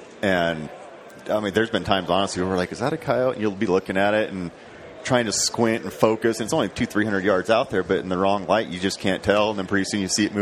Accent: St. George, Utah, United States; also born or lived in Northern Idaho; I'm born in Northern Idaho. I've been living in St. George since, Santa Clara, technically, I guess, since I was like 8.

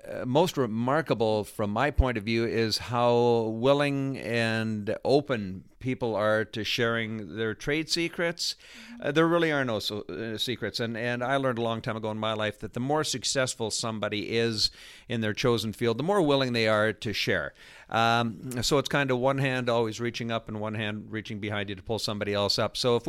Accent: Canada; I'm from Canada, so every day in California is a nice one. No, we got good weather up there, too.

